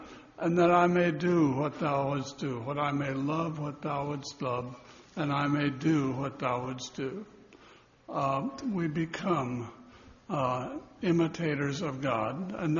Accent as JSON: {"language": "English", "region": "Ohio", "country": "United States", "tie": "born or raised there", "said": "Now, I grew up in Western Ohio, And at West Clinton Mennonite Church, when I grew up, there's a men's chorus."}